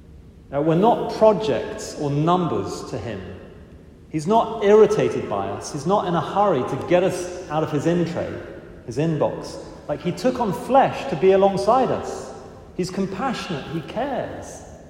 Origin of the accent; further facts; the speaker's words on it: England, United Kingdom; I'm English, so clearly I'm not a crier.